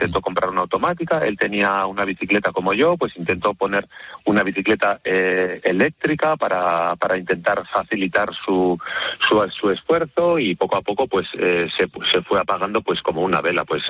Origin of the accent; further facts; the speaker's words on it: Ondarroa, Basque Country, Spain; yo soy un chico de Ondarroa, Vizcaya, y llevo toda la vida haciendo deporte